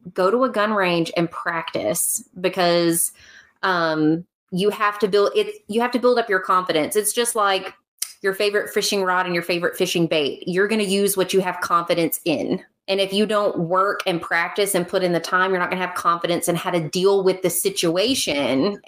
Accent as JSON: {"language": "English", "region": "Texas", "country": "United States", "said": "it's not just because I'm from Texas"}